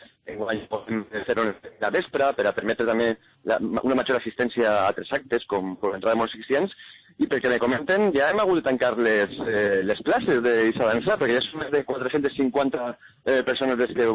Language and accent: Catalan; Valencian Community, Spain; com a valencià